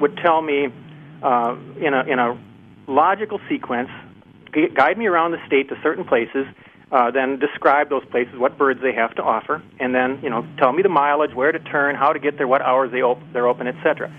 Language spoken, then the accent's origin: English; Racine, Wisconsin, United States; now in Eau Claire, United States; I, of course, live in Eau Claire, which looks a lot like a winter postcard today. But yeah. I was born and raised in Racine. I went to school in La Crosse.